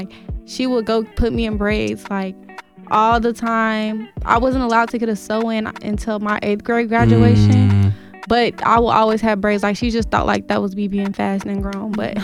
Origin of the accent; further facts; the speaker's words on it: Nigeria; so I am Nigerian